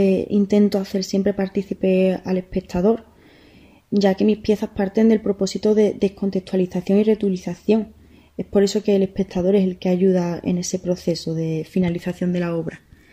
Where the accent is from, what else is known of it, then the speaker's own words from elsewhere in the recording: Huelva, Andalusia, Spain; now in Seville, Spain; soy de Huelva, aunque actualmente vivo en Sevilla.